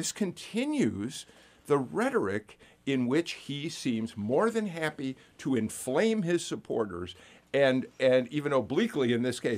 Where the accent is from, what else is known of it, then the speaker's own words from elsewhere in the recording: Chicago, Illinois, United States; As a Chicagoan who was around in 1968, yeah.